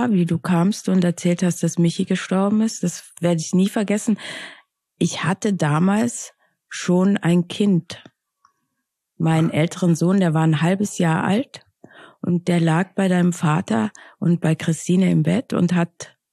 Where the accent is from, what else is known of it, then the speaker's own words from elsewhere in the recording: Innsbruck, Tyrol, Austria; Genau, ich komme aus Innsbruck.